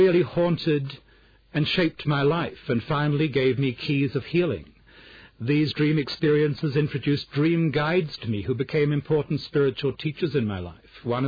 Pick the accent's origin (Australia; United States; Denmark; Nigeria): Australia; in the very conservative age in which I grew up in Australia